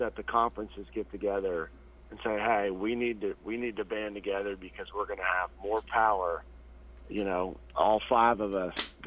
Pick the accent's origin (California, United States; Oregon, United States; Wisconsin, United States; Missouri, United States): California, United States; I'm a West Coast kid. I grew up in California, so I grew up.